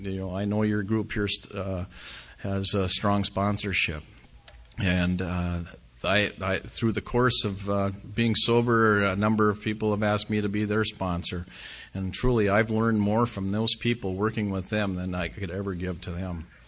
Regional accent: Two Harbors, Minnesota, United States; born or raised there

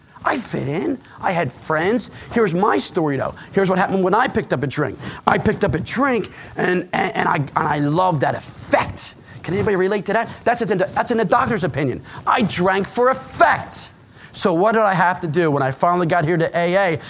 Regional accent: Philadelphia, Pennsylvania, United States; You know, I come from Philadelphia. Okay, I come from I told you where I come from. I come from a Catholic family.

